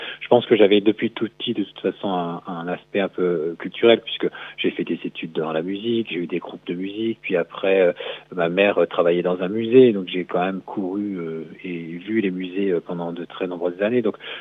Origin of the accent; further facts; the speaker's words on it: Lille, Hauts-de-France, France; moi je suis issu du nord de la France, du côté de Lille, et puis j'ai travaillé pendant une dizaine d'années en Belgique